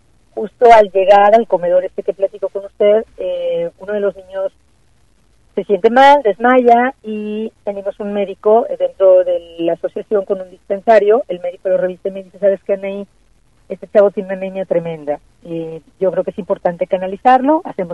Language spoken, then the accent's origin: Spanish; Lagos de Moreno, Jalisco, Mexico; Crecí en Lagos. Quiero mucho a Lagos